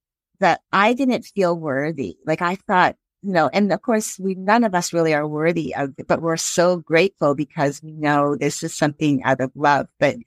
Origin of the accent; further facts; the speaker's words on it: Canada; also born or lived in New Jersey, United States; I was born in the U.S. in New Jersey, and then I was raised in Canada.